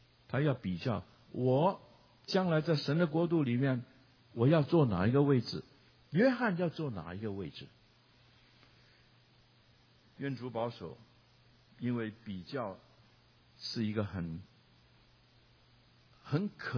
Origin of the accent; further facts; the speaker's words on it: Guangdong, China; 我是广东人，但是神给我能够有机会旅行到许多的地方，包括台湾，我也懂